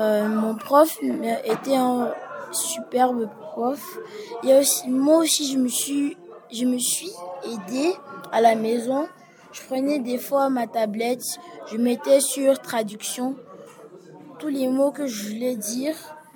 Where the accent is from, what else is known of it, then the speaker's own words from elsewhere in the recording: United States; Je viens des États-Unis d'Amérique. J'étudie à l'école La Farandole